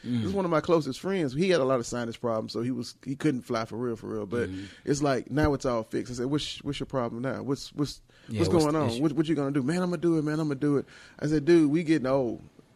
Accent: Birmingham, Alabama, United States; Because I'm from Alabama, Birmingham, Alabama. And I know the people there don't really want to be there.

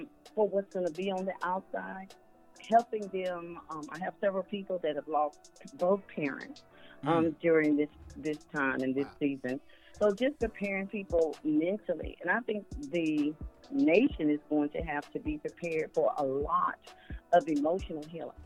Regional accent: Houston, Texas, United States; now in Atlanta, United States; I'm originally from Houston, Texas.

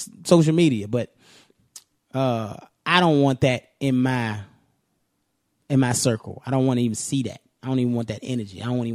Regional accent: Richmond, Virginia, United States; I can tell you my experience being a black man growing up in Richmond, Virginia, but still being in Virginia.

